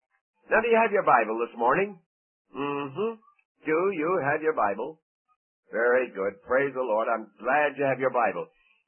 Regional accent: Guelph, Ontario, Canada; born there; I was born in Guelph, Ontario, and I'm a 1905 model.

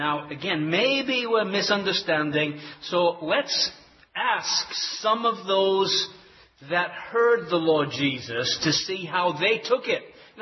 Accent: England, United Kingdom; and I'm an Englishman, so if anybody in this room should understand the English language, I should.

